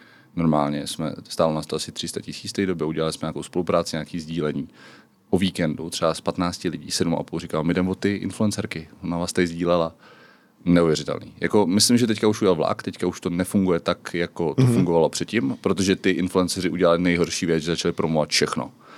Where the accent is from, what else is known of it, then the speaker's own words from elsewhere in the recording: Pardubice, Pardubice Region, Czechia; also born or lived in Hradec Králové / Rychnov nad Kněžnou; Pocházím, já říkám, že jsem Pardubák, Hradečák a jinak jsem se narodil v Rychnově nad Knížnou.